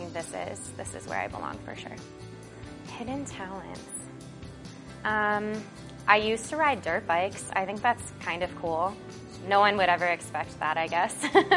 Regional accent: Highlands Ranch, Colorado, United States; also born or lived in New Jersey; I'm from Highlands Ranch, Colorado, and this is my third season as a Denver Broncos cheerleader. I started dancing when I was 3 in New Jersey

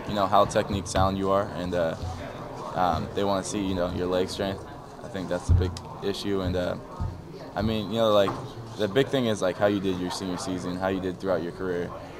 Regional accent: Fremont, United States; You know, I'm from Fremont.

